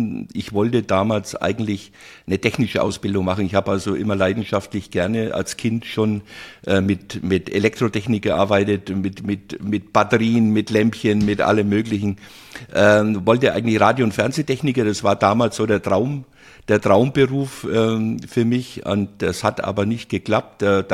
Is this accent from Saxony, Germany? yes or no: no; Glashütten, Bavaria, Germany; also born or lived in Bayreuth; Ja, ich bin also in Bayreuth geboren eigentlich, aber ländlich geprägt. Das heißt, nach der Geburt war ich dann in Glashütten. Das war eigentlich dann lange meine Heimat und war dort auch verheiratet und hatte meine Kinder auch dort.